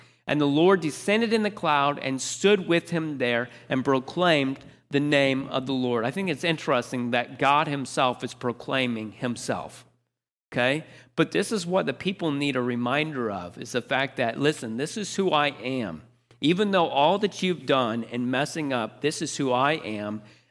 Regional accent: United States; because I'm an American.

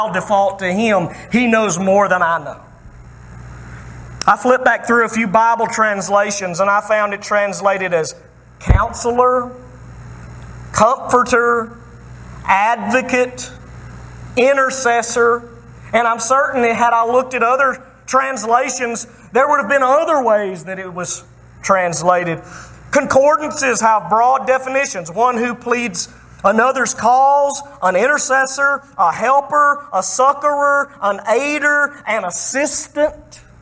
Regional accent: Alabama, United States; I'm from Alabama. We are pulling for Georgia tomorrow.

